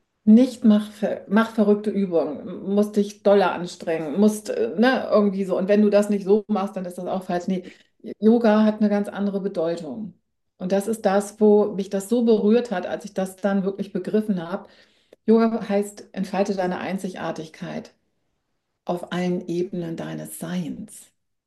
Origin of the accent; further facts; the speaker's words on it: Hamburg, Germany; moved away; also born or lived in Austria; ich bin ja eigentlich ein gebürtiges Nordlicht, ne? Also das heißt, ich bin aus der Hamburger Ecke, aber bin eben 2007 bin ich dann schon mal nach Österreich